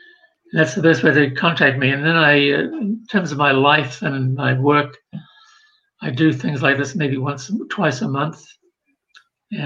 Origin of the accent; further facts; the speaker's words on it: New Zealand; I grew up in New Zealand, which 10% of the population in New Zealand are Maoris, dark-skinned people who are Polynesian.